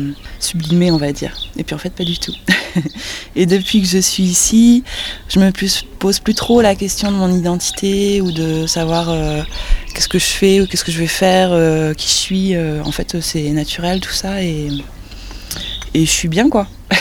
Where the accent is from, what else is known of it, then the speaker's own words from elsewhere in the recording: Aixe-sur-Vienne, Nouvelle-Aquitaine, France; j'ai grandi à Aix-sur-Vienne jusqu'à 18 ans. Après, je suis partie pendant 10 ans pour faire les études, les premiers boulots, donc en France et à l'étranger. Et j'ai eu très envie de revenir